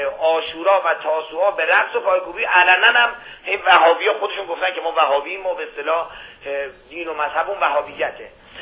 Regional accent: Iran; من خودم به عنوان یه ایرانی حالا میخوام از ایشون بپرسم

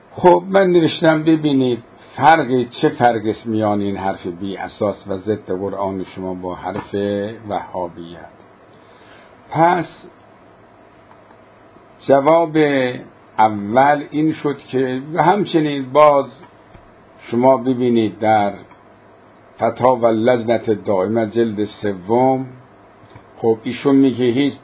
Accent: Qazvin, Iran; born there; جد ما آمده اونجا برای تبلیغ در قزوین، اونجا ازدواج کرده، حالا اراده الهی هم تعلق گرفته که ما در قزوین به دنیا آمده باشیم.

